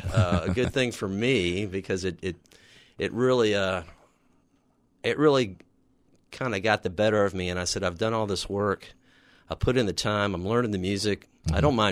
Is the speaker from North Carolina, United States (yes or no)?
yes; Goldsboro, North Carolina, United States; born there; also born or lived in Austin, Texas; Was born in Goldsboro, North Carolina, mm-hmm. and my dad was in the Air Force. He went DOD. We moved to Austin, Texas for 2 years.